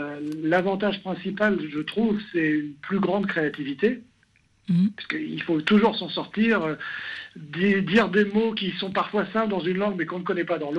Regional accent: France; now in Prague, Czechia; Alors, je suis français, j'habite à Prague, effectivement.

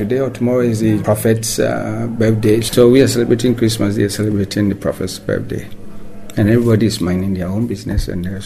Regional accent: Ghana; I come from Ghana, predominantly a Christian country

